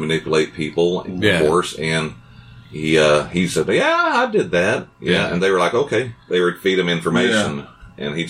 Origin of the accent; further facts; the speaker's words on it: Texas, United States; And we grew up in North Texas where Henry Lee Lucas lived.